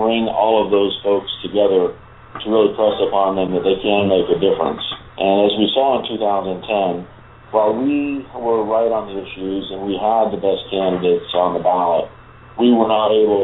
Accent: Florida, United States; You know, I got that little bit of a bug and a hump back when I was a teenager. I grew up in Central Florida.

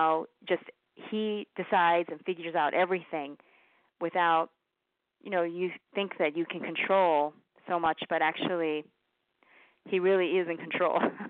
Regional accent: Naples, Florida, United States; my hometown, Naples, Florida, here, where I'm living now

